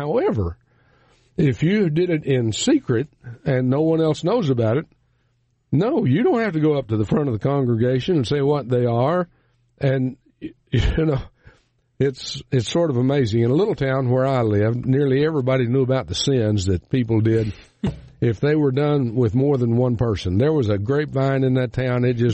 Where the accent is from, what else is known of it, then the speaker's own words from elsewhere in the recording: Southwest, United States; I grew up in the Southwest, and there was a fellow at a high school reunion one time who used a phrase